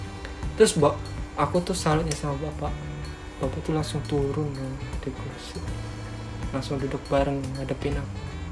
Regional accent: Indramayu, West Java, Indonesia; itu di Indramayu di kampung gue.

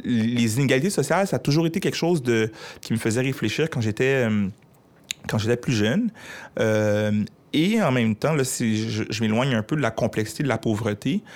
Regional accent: Montreal, Quebec, Canada; j'ai grandi dans le nord-est de Montréal, j'ai grandi à Anjou, qui n'est pas un environnement pauvre, c'est un environnement de classe moyenne, mais il y a des HLM, des habitations à loyer modique à Anjou

